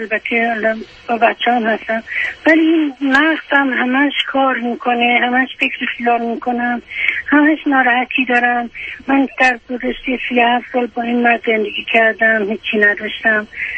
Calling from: Chicago, Illinois, United States; من از شیکاگو تلفن

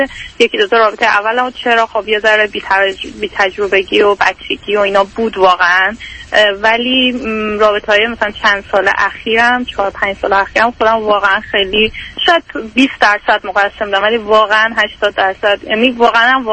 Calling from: Vancouver, British Columbia, Canada; من یه دختر 32 ساله فرستریتد از کانادا هستم، ونکوور.

